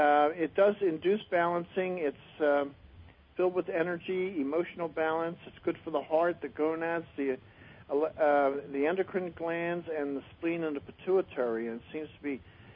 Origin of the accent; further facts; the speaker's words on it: Philadelphia, Pennsylvania, United States; Yeah, I'm originally from Philadelphia.